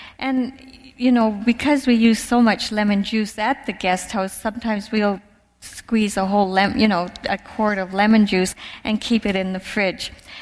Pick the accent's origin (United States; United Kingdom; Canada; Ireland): Ireland; I'm Irish. I like potatoes and you know that kind of stuff.